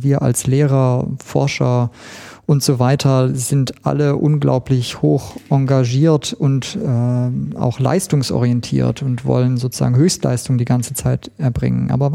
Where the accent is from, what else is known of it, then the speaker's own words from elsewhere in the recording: New York, United States; also born or lived in Israel; Ich bin in Israel geboren und in New York aufgewachsen